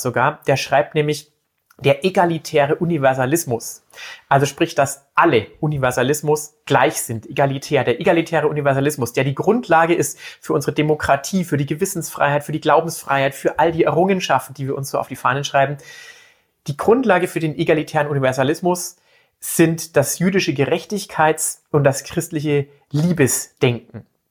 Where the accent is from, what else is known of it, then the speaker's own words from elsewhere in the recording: Bavaria, Germany; ich komme aus Bayern, muss ich ganz ehrlich jetzt zugeben und bekennen und stehe auch dazu das und finde es auch toll. Es ist die schönste Herkunft, die man sich überhaupt auf dieser Welt nur vorstellen kann.